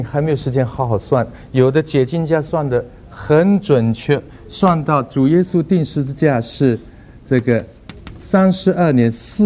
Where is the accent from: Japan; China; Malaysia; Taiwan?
China; 好像我们中国人一年是360天。